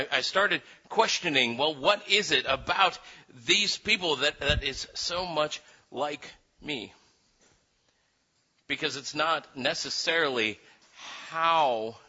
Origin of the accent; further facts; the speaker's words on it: United States; I thought about that in terms of who I am as an American.